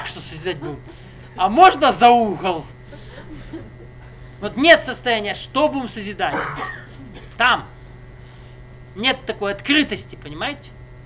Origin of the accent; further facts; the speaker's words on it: Kabardino-Balkaria, Russia; also born or lived in Caucasus; Я вырос на Кавказе, эти взгляды понимаю. Тут вот невезуха такая вышла. Я с Кабарды.